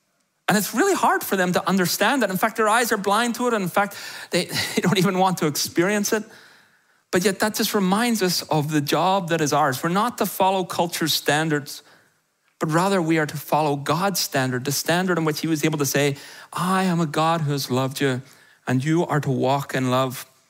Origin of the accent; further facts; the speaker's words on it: Ireland; I grew up about 10 miles from a ski hill. Some of you should be going, how? Because I grew up in Ireland.